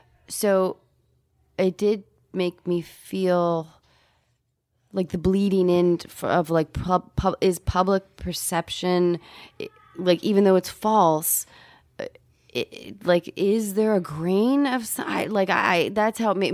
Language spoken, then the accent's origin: English; United States; It made me feel good about being an American in a weird way.